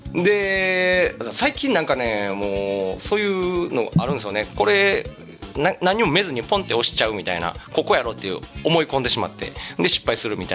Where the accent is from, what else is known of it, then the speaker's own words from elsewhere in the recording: Kobe, Hyogo, Japan; 大阪って言ってもやっぱ僕ね、もともと神戸出身だったんでね、そんなにめちゃくちゃ行くこともなく、地元でもないし